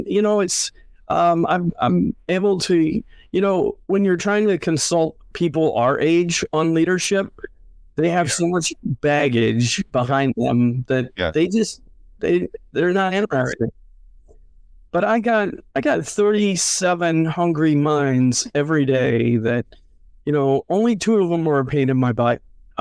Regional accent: Britt, Iowa, United States; one of our kids from my hometown in Britt, Iowa

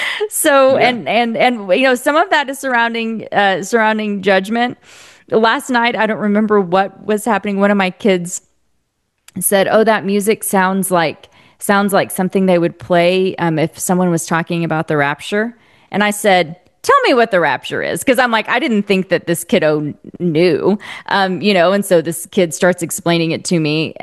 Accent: Bible Belt, United States; the theological teachings that I grew up with in Bible Belt America

